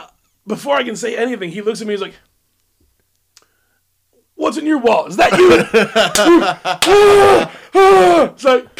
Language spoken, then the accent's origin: English; Bloomington, Minnesota, United States; Like, I'm from Bloomington, Minnesota. What's up? Go Jaguars.